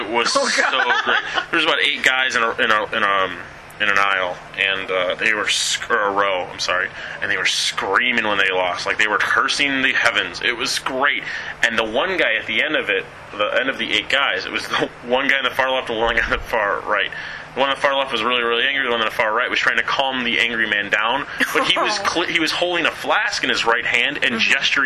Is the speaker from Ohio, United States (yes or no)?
no; Chicago, Illinois, United States; Yes, I am so Chicagoan, I've never even considered people voted for them.